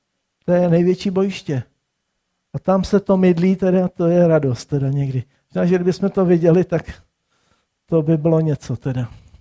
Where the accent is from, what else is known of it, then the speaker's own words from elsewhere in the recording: Prachatice, South Bohemian Region, Czechia; Víte, já jsem rodem Prachatičák, jo, to je, Prachatice jako jsou takový na prvním místě a pak jsem Jihočech a pak jsem Celočech